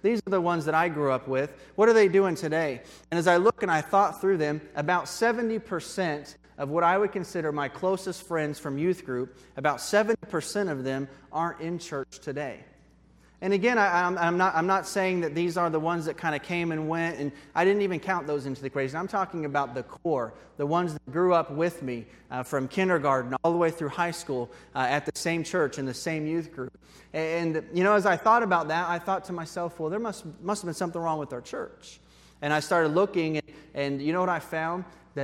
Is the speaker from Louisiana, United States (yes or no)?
no; Indianapolis, Indiana, United States; I grew up in Indianapolis, more on the west side in the Brownsburg area.